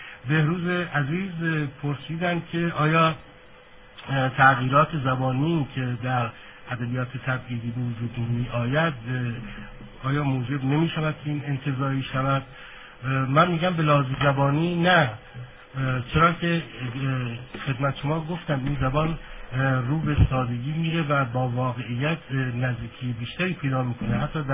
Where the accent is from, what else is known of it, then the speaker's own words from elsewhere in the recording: Iran; ما ایرانی هستیم و فرهنگمون ایرانی است